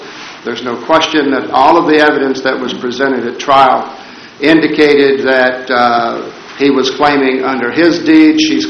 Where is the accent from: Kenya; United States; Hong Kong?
United States; Lebanon, Virginia; Good morning. … from Lebanon, Virginia